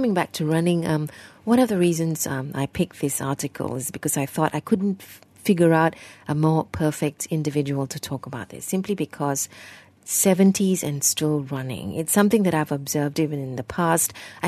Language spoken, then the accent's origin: English; Seremban, Negeri Sembilan, Malaysia; Just around me, where I grew up in Seremban